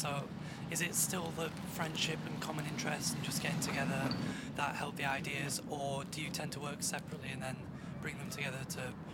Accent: Sheffield, Yorkshire and the Humber, United Kingdom; At my hometown.

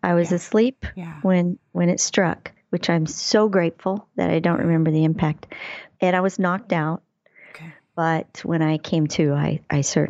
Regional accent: Kansas, United States; I grew up in Southwest Kansas, the farmer's daughter. Loved it. Simple life.

